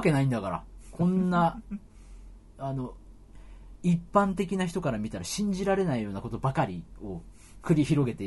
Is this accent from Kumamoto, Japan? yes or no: no; Saitama, Japan; now in Tokyo, Japan; 僕だって埼玉県から東京によ、お隣に出てきたで一人暮らしを始め